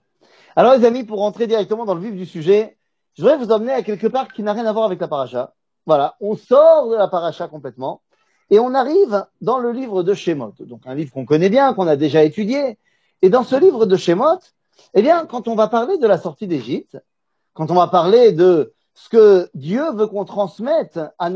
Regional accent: Metz, Grand Est, France; Bon, moi, je connais pas très bien Paris, je viens pas de là-bas, je viens de Metz, a priori, donc bon.

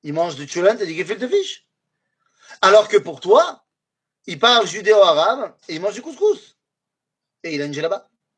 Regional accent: France; je n'ai pas grandi dans un monde religieux, j'ai grandi en France, je ne me dis pas j'ai grandi en Shtetl.

